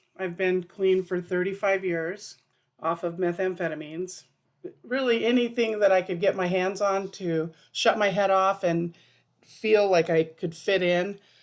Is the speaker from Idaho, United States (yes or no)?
yes; Idaho, United States; born there; I was born in Idaho, and it was my parents' second marriage